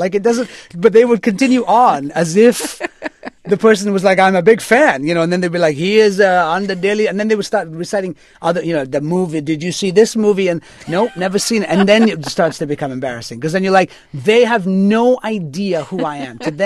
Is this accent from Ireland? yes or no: no; India; well, you know, I'm Indian, so it's probably in my DNA.